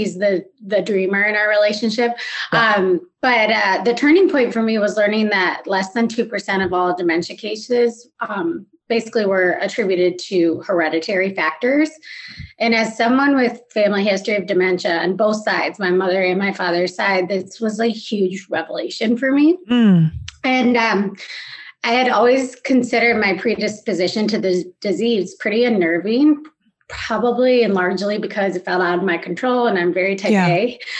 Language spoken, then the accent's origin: English; Chicago, Illinois, United States; now in Charlotte, United States; I'm a Midwesterner.